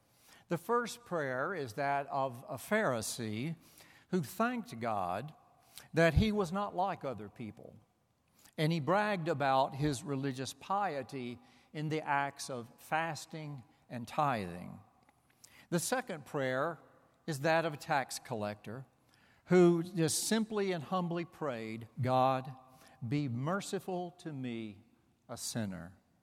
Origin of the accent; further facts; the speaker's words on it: the South, United States; where I grew up in the Deep South, we didn't know what that was.